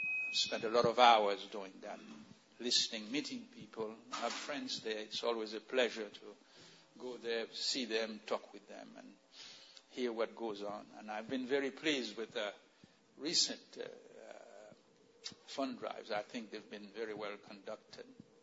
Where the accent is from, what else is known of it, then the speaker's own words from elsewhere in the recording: Haiti; I'm originally from Haiti